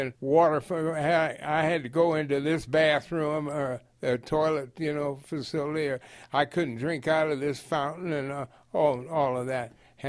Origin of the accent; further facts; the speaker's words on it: Colorado, United States; When they found out I came from Colorado